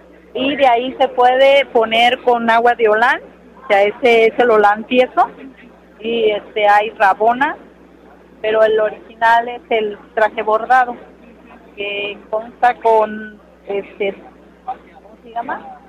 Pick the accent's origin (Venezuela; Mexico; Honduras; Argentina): Mexico; Salina Cruz, Oaxaca; yo soy de Salina Cruz, le digo que en Salina Cruz es una ciudad cosmopolita